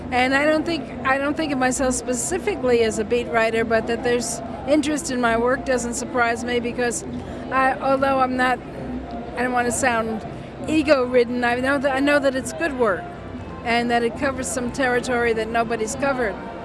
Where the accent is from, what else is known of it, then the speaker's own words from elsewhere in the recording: Brooklyn, New York, United States; moved away as an adult; I was born in Brooklyn, and I think that's what I was doing the first 34 years of my life. But since I moved out west, I have never really wanted to be back.